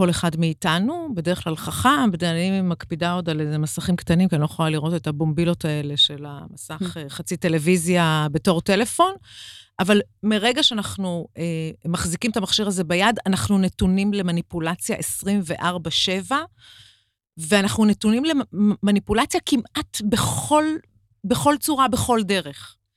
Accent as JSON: {"language": "Hebrew", "town": "Bat Yam", "region": "Tel Aviv District", "country": "Israel", "tie": "born or raised there", "said": "אני בת לאימא שנולדה בקזבלנקה ולאבא שנולד באיסטנבול וגדלתי בבת ים."}